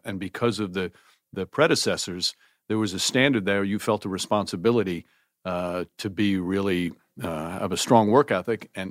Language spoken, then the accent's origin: English; Yonkers, New York, United States; There's a poster of Walt Frazier that still exists in my parents' house in Yo